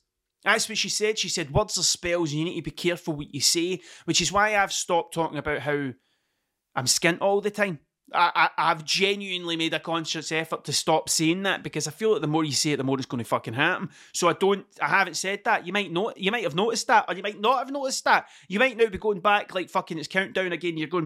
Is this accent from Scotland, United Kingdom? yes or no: yes; Scotland, United Kingdom; But I actually think it's just part of being fucking Scottish.